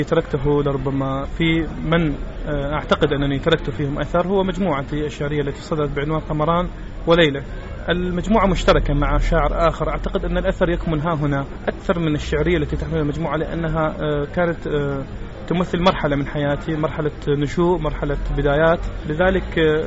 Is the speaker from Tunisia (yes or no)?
no; Baghdad, Baghdad Governorate, Iraq; من مواليد شهر 12 من عام 1982 من مواليد بغداد، تدرجت في المدارس الابتدائية والمتوسطة والإعدادية في مدينة الثورة